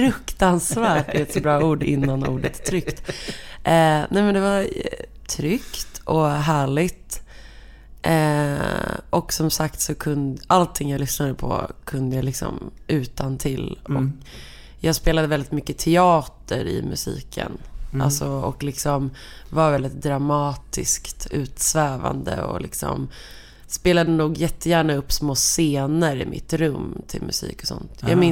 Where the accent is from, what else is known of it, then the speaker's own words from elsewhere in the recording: Skogås, Stockholm County, Sweden; Tills jag var 6 bodde jag i alla fall i Skogås. På Revivägen 50.